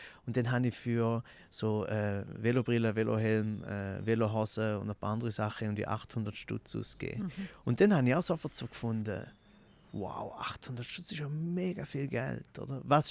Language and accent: German; Goldach, St. Gallen, Switzerland; ich bin zu Goldach aufgewachsen am Bodensee